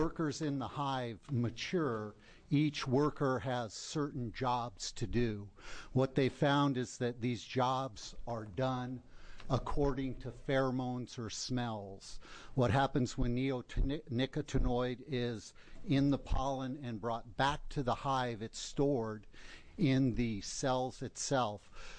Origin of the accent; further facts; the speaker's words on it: Gold Hill, Oregon, United States; I'm a professional beekeeper. I'm from Gold Hill, Oregon, which is in Jackson County.